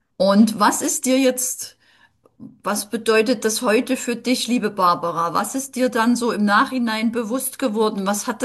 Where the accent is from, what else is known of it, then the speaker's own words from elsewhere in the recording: Dresden, Saxony, Germany; Ich bin aus Dresden, ne?